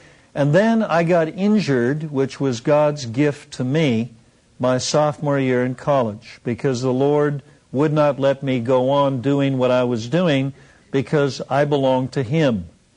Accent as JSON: {"language": "English", "town": "Seattle", "region": "Washington", "country": "United States", "tie": "born or raised there", "said": "I was born and raised in Seattle. I was kind of like the all-American boy."}